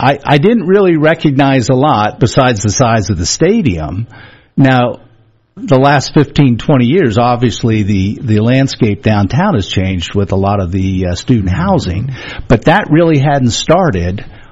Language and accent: English; Harrisburg, Pennsylvania, United States; Yeah, well, I'm a native Pennsylvanian. I grew up high schooled in the Harrisburg area, graduated from Penn State 1980, so I consider this home.